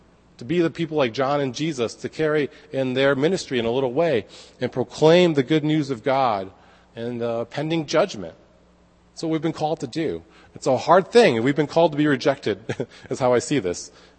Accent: New York, United States; You know, we always think we're ahead of everybody, too, right, because we're from New York.

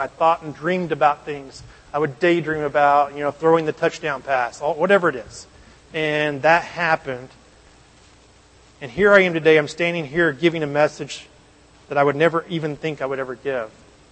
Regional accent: Oklahoma, United States; I grew up in Oklahoma. My wife and I both grew up in Oklahoma.

